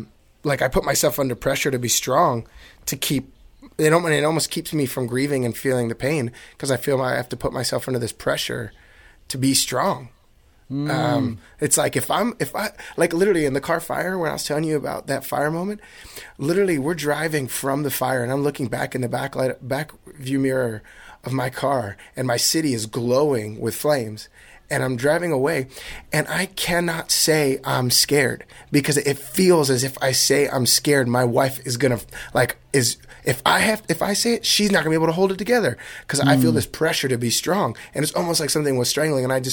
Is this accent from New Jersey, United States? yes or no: yes; New Jersey, United States; now in California, United States; especially growing up in New Jersey too. Like it was like quite an intense, you grew up like, when I moved to California, I didn't believe anybody could be that nice when I first met them.